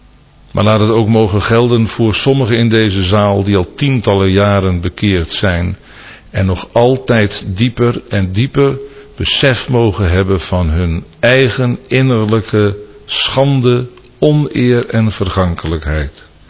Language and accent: Dutch; Netherlands; Daar zijn wij Hollanders zo goed in.